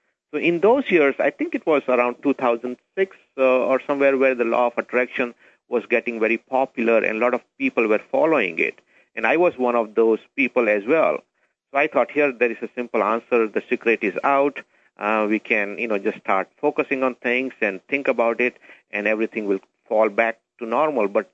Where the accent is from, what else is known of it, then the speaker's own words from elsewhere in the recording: India; English is a second language; moved away as an adult; now in United States; I am actually from India. I came to U.S. in 1980.